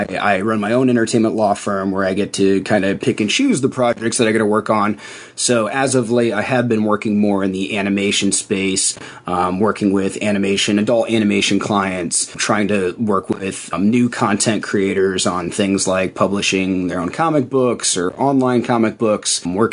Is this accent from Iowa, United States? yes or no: yes; Iowa, United States; I grew up in Iowa, I grew up in a small town in the middle of nowhere